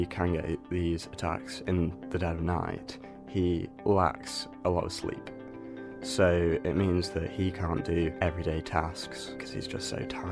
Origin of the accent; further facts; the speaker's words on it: Masham, Yorkshire and the Humber, United Kingdom; I grew up in Massam, a very rural, small, not particularly diverse town, and I went to a very small primary school, only like 30 people in the whole school.